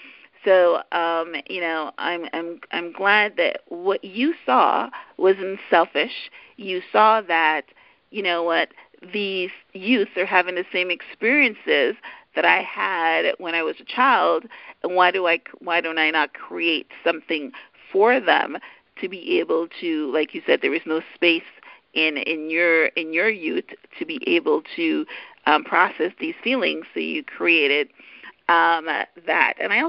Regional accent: Toronto, Ontario, Canada; So, you know, we grew up in Regent Park, which is on the other end of it, and that was also equal to equal to the Jane and Finch area, another side of town.

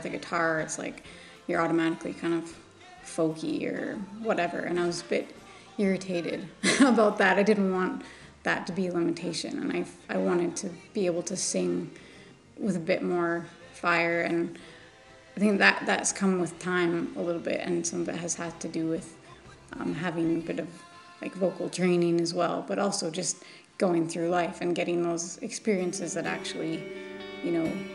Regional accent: Canada; As a Canadian, you really can't, you know, have grown up in Canada at my age

